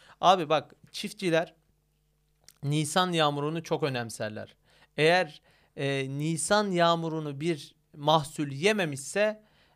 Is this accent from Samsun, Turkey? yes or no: yes; Terme, Samsun, Turkey; Ben Samsun Terme'liyim.